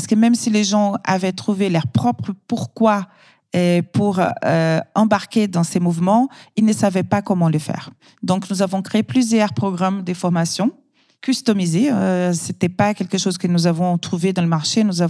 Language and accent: French; Brazil; now in France; je suis brésilienne et j'ai d'autres nationalités. Je suis aussi italienne et française et j'habite en France depuis 20 ans.